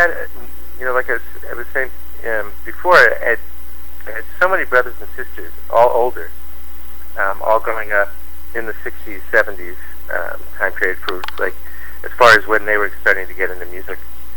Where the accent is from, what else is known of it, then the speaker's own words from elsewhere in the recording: Pleasanton, California, United States; I was growing up in Pleasanton, California.